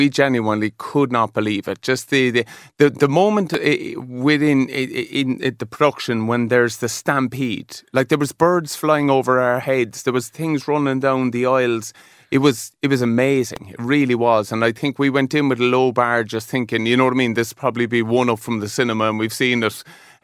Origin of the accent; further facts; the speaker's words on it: Cork, Munster, Ireland; I suppose I was growing up around Bishopstown and Cork in the 80s